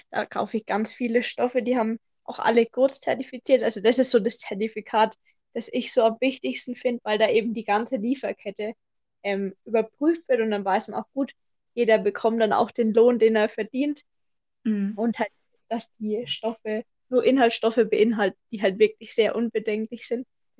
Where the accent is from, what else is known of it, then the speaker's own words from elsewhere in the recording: Altbessingen, Bavaria, Germany; ich komme aus Altbessingen, das liegt in der Nähe von Würzburg.